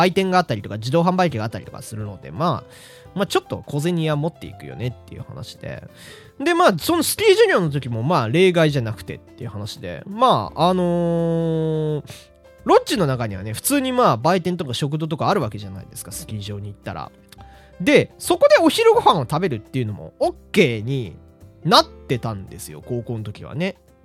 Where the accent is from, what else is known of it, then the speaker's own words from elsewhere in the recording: Hokkaido, Japan; 少なからず僕の田舎の方では特有、僕の田舎の方ではあった話で。北海道はですね、冬の体育の授業で、スキー授業というのをやるんですね。